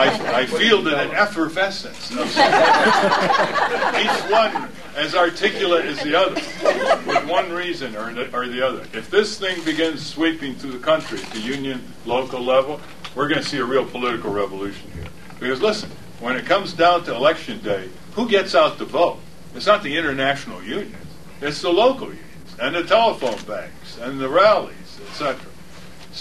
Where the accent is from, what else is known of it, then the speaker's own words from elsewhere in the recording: Connecticut, United States; hey, my home state's Connecticut. If I go back to Connecticut and relax, will you write an article?